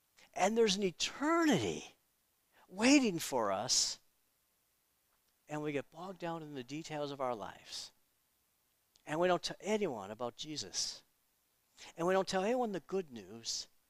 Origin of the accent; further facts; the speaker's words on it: Detroit, Michigan, United States; I grew up in Detroit. I grew up in a racially diverse community. I went to a racially diverse schools.